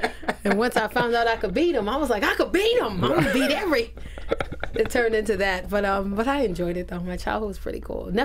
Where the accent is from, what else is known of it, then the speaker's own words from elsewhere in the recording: New York City, New York, United States; Growing up in the South Bronx is definitely different from California.